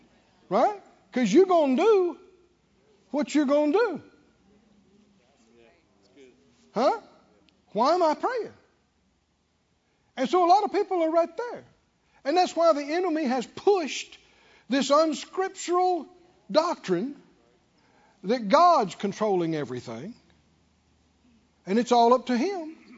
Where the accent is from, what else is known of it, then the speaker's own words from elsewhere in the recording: Mississippi, United States; I remember myself as a young man back in my home state of Mississippi